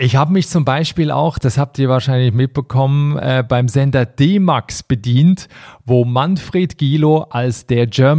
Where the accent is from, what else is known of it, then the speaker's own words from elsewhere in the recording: Switzerland; Ich bin Schweizer, ja. Ich kann doch selber nicht richtig die Grammatik, ja.